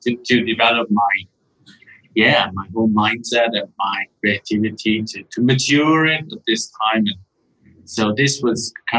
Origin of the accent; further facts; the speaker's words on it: Trentino-Alto Adige, Italy; English is a second language; we are actually quite close with our home base studio where I grew up. So it's in the Dolomites. It's sort of a little alpine region touching the borders of Switzerland and Austria.